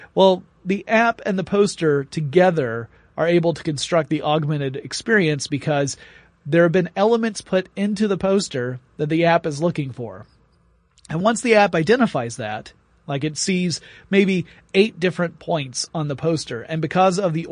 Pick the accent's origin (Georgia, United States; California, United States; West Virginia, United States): Georgia, United States; Atlanta; You're here in my hometown, Atlanta, Georgia